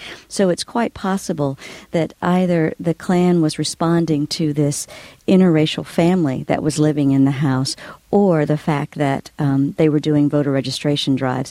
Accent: Mississippi, United States; now in Georgia, United States; in my home state of Mississippi, in this state of Georgia

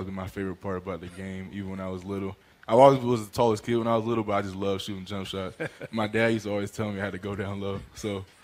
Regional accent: Durham, North Carolina, United States; also born or lived in Phoenix; Durham, North Carolina.

